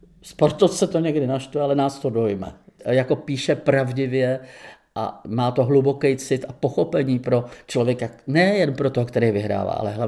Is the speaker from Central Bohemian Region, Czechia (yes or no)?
yes; Buštěhrad, Central Bohemian Region, Czechia; also born or lived in France; Ten vztah k Otovi Pavlovi byl daný vlastně tím Buštěhradem především. Tím místem, kde jsme prožili téměř identicky ve stejnou dobu dětství, mládí, pak tím pochodem na Kladno, kde jsme študovali oba.